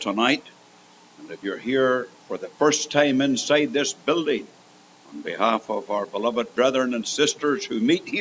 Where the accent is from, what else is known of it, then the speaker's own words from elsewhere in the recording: Canada; and I'm a Canadian. You know by my accent.